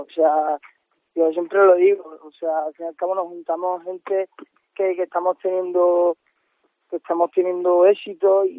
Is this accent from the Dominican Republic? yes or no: no; Spain; Yo en general estoy orgulloso de cómo somos los españoles